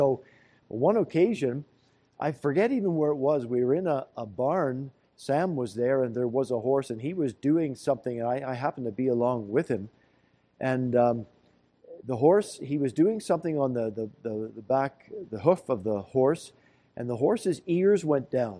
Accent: Canada; to me as a Canadian

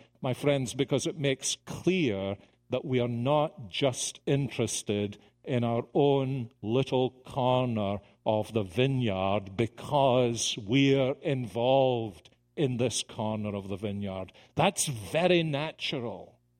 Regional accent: Scotland, United Kingdom; You know, I'm Scottish, I hate people giving me things.

